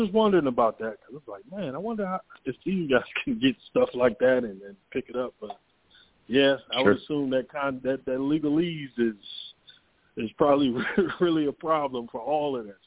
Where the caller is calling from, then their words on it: Atlanta, Georgia, United States; Yeah, I'm in Atlanta.